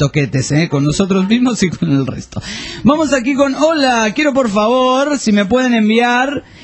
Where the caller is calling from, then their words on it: Bucaramanga, Santander, Colombia; de Bucaramanga, Colombia.